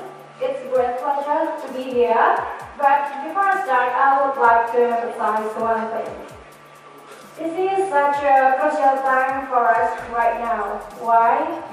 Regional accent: Indonesia; English is a second language; I am from Indonesia.

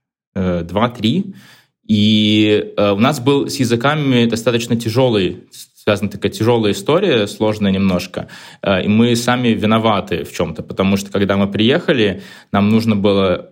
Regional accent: Saint Petersburg, Russia; Я вообще сам родился и вырос в Питере. Жил, не тужил, там до какого-то достаточно сознательного возраста.

